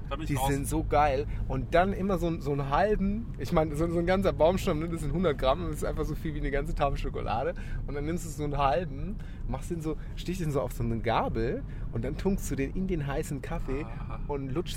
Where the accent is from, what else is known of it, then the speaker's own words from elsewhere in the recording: Frankfurt, Hesse, Germany; Ich bin Frankfurter